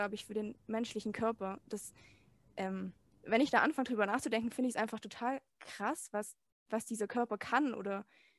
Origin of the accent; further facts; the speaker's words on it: Baden-Württemberg, Germany; now in Munich, Germany; 25 Jahre alt und ich bin aufgewachsen auf der Schwäbischen Alb. Genau da sind meine Wurzeln, da wohnt meine Familie. Lebe jetzt aber mittlerweile seit 5 Jahren mit meinem Freund hier in München.